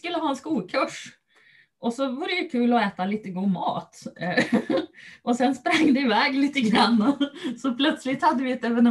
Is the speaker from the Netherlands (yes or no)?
no; Norrland, Sweden; jag tänker ju som en norrlänning, så en timmes körväg är ju ingenting.